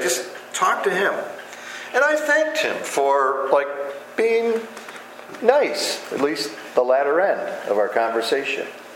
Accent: Scotland, United Kingdom; Maybe it's because I'm a Scotsman, but we're frugal.

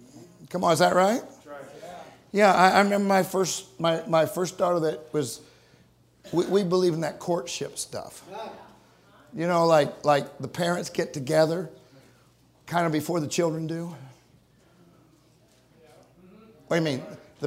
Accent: California, United States; I know I'm from California.

